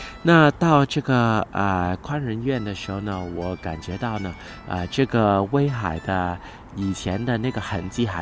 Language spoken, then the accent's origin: Chinese; Hong Kong; 我说哎呀我从香港过来专门参观